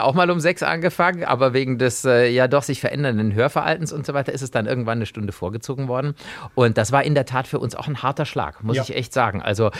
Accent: Cologne, North Rhine-Westphalia, Germany; das ist für mich als Kölner ja uninteressant

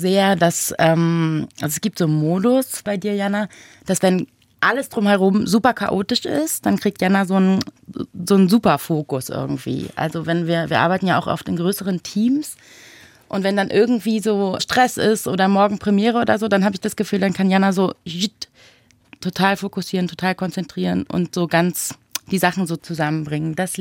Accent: Berlin, Germany; Ich bin in Berlin aufgewachsen

